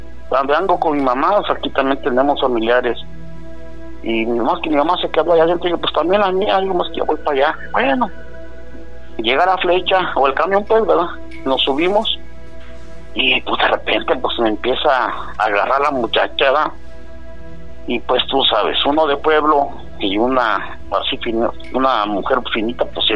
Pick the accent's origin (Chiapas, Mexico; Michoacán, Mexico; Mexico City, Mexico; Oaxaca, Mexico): Michoacán, Mexico; Tarímbaro; born there; yo soy nacido en Tarímbaro, pero mi papá y mi mamá son de otro pueblo que se llama Indaparapeo, allí mismo en Michoacán